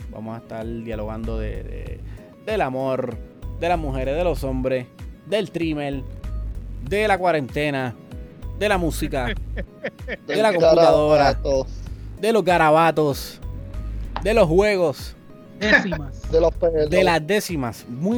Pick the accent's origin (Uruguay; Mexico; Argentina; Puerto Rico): Puerto Rico; Cayey; yo soy de Calle y de Guabate